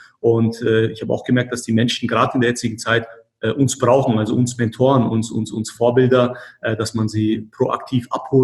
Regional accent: Markt Schwaben, Bavaria, Germany; also born or lived in Erding; Also ich bin geborener Erdinger, aufgewachsen in Marktschwaben, habe meine ganze Schullaufbahn in Marktschwaben gehabt

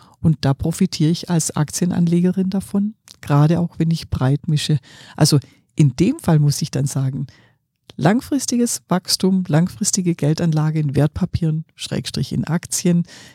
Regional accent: Baden-Württemberg, Germany; ich bin ja Schwäbin

